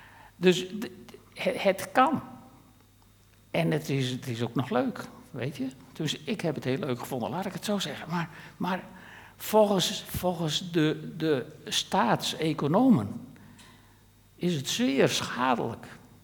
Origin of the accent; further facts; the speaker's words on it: Friesland, Netherlands; Volgens onderzoeken zijn wij Friezen de gelukkigste mensen van Nederland. maar economisch gezien niet de rijkste.